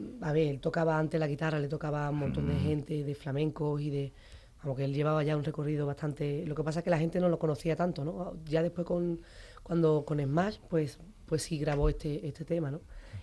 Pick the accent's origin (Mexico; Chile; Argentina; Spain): Spain; Seville, Andalusia; Vivimos en Triana y ahí nos vamos a quedar.